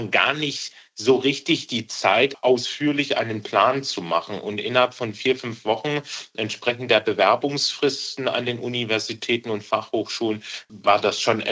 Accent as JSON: {"language": "German", "region": "Berlin", "country": "Germany", "tie": "born or raised there", "also_born_or_lived": "Karlsruhe", "said": "Habe anfangs in Karlsruhe studiert und bin dann nach Berlin gewechselt, meine Heimatstadt."}